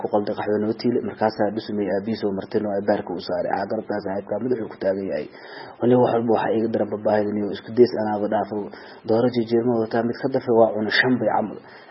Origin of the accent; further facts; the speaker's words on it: Mogadishu, Banaadir, Somalia; waxaan ku dhashay Soomaaliya gaar ahaan magaalada Muqdisho degmada Yaqsi isla meeshaas ku soo barbaaray